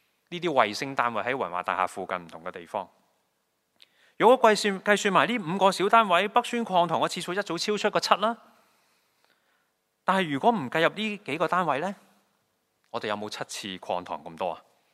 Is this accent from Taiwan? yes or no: no; Hong Kong; 屋对我们香港人来讲很alarming的